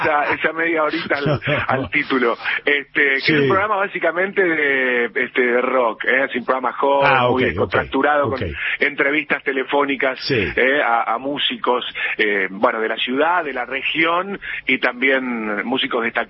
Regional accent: Paraná, Entre Ríos, Argentina; Sí, nacido y criado acá en Paraná, sí, qué querido.

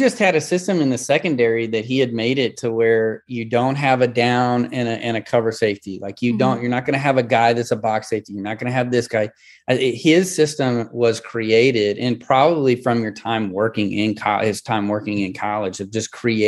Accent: Kansas City, Missouri, United States; You know, I grew up in Kansas City with Gonzalez.

